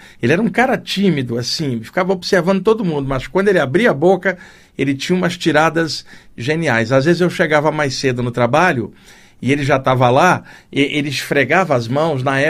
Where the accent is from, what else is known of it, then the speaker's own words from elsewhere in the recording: Rio de Janeiro, Brazil; eu aprendi isso lá no Rio de Janeiro, onde eu cresci.